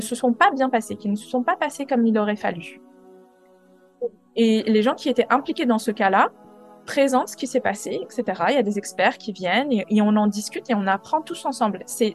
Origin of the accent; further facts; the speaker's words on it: Île-de-France, France; now in Cambridge, United Kingdom; J'ai donc grandi en France, dans le Val-d'Oise, où j'ai fait mes études de médecine à Paris-Descartes. Et après la fac de médecine, j'ai décidé d'aller faire mon internat à l'étranger.